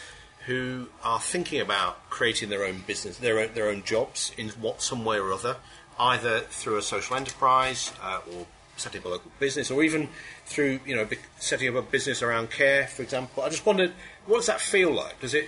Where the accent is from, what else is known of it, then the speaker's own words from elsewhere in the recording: Nottingham, East Midlands, United Kingdom; As I'm from Nottingham in the East Midlands